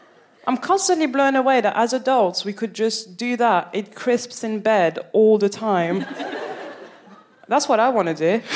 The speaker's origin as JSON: {"language": "English", "town": "Paris", "region": "Île-de-France", "country": "France", "moved": "yes", "lives_now": "Birmingham, United Kingdom", "said": "I'm from Paris. Correct. I did a really quirky thing, though, where about 7 years ago I moved from Paris to Birmingham willingly."}